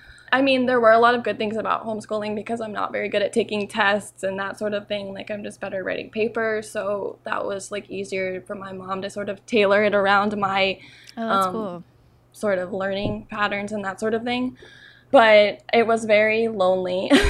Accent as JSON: {"language": "English", "region": "Florida", "country": "United States", "tie": "born or raised there", "said": "I grew up in Central Florida, and when I was younger, my family went to a First Assembly church."}